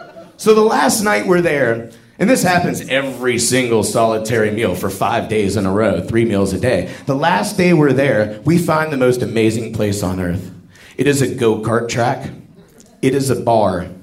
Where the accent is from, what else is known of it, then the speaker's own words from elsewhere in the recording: United States; One, because I'm an American and we have toilets.